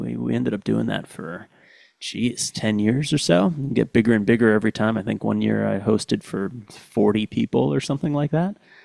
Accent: New York City, New York, United States; Well, I grew up in New York City, so we had pretty small Thanksgivings in the apartment

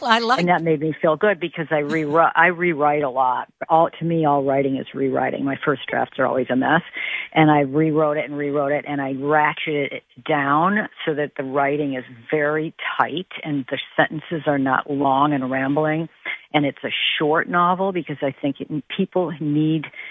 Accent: Chicago, Illinois, United States; Chicago is my hometown. I'm absolutely thrilled to be leaving.

